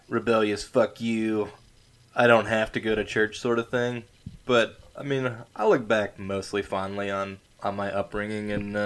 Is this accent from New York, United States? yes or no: no; Conway, Arkansas, United States; because I grew up in Conway, Arkansas, for all you millions of listeners out there who may not be familiar with the town, deep in the Bible Belt here.